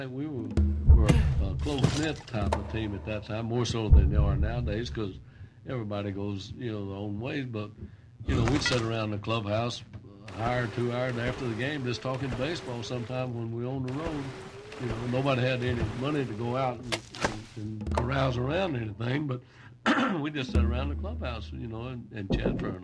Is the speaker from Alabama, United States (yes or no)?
yes; Alabama, United States; it was different, no question about it, from what I was raised up in Alabama.